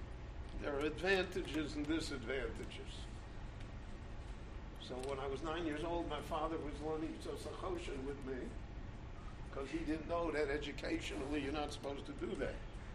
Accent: Chicago, Illinois, United States; When I grew up in Chicago, so almost none of us knew a grandparent.

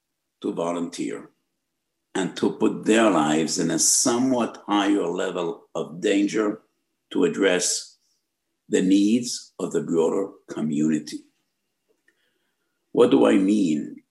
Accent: United States; So when I was growing up in America, it was Harlem or the South Bronx.

